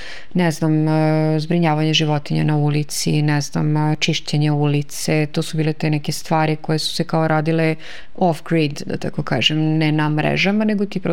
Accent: Smederevska Palanka, Podunavlje District, Serbia; dolazim iz Smederevske Palanke.

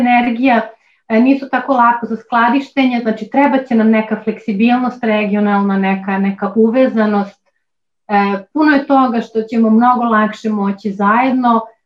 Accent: North Rhine-Westphalia, Germany; moved away; Ja sam odrasla u Nemačkoj, u Ruškoj oblasti, odmah do jednog grada, u jednom gradu pored Dortmunda

